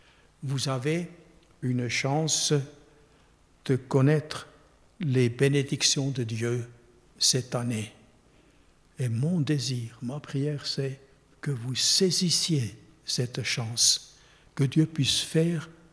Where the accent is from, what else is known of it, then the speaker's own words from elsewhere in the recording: Switzerland; l'église réformée où j'ai grandi en Suisse.